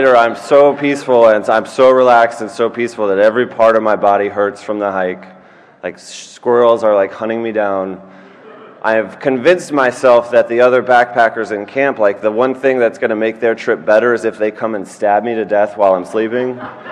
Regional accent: England, United Kingdom; accent: English; now in United States; I grew up in England, right? I moved to the United States. And I had an English accent.

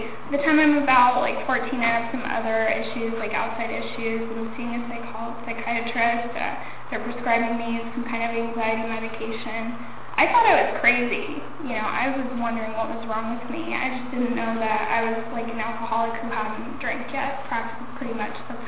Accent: Palm Springs, California, United States; I'm from here in the desert. I'm from Palm Springs

